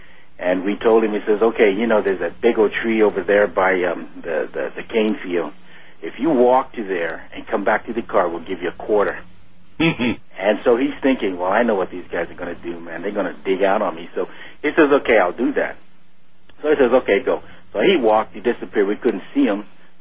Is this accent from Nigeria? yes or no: no; Hawaii, United States; now in Las Vegas, United States; I'm originally from Hawaii, and there's a whole bunch of stars.